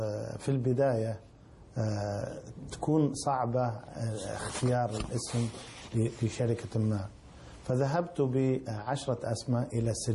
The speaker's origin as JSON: {"language": "Arabic", "town": "Ar Rass", "region": "Al-Qassim", "country": "Saudi Arabia", "said": "قلت له والله أنا من القصيم من الرس"}